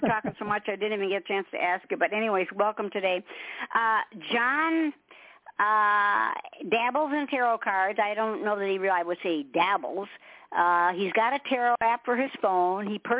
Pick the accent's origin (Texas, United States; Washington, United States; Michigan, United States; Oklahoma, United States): Michigan, United States; Detroit; I'm from Motown, so I've got my rock and roll going here.